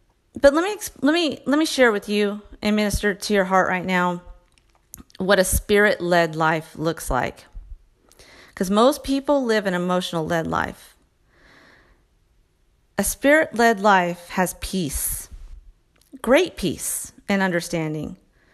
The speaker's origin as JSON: {"language": "English", "region": "Texas", "country": "United States", "said": "Like, I'm a mom from Texas, and I'm talking to you on a podcast"}